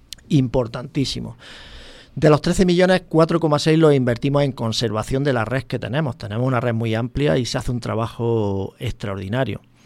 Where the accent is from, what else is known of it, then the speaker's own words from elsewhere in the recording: Chilluévar, Andalusia, Spain; La estamos viviendo, yo soy de Chilluévar, en la carretera de Villacarrillo hacia Cazorla.